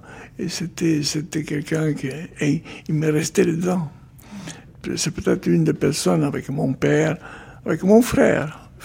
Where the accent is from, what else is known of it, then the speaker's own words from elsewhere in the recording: Genoa, Liguria, Italy; French is a second language; ma petite reconnaissance à ma ville natale, parce que Gênes est quand même une ville ancienne, l'Italie, c'est un pays de ville magnifique, merveilleuse.